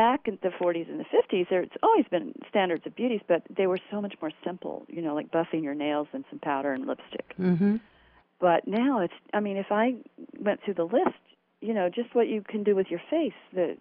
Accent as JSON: {"language": "English", "region": "the South", "country": "United States", "tie": "born or raised there", "said": "And when I grew up in the South, there was this term called don't be ugly."}